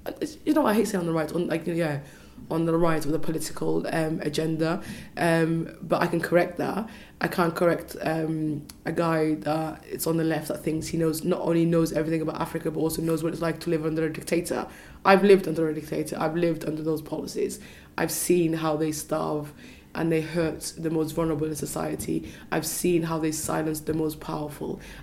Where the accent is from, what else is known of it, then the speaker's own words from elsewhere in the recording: Bristol, South West England, United Kingdom; so I'm from Bristol, and the idea of Colston Hall having to be renamed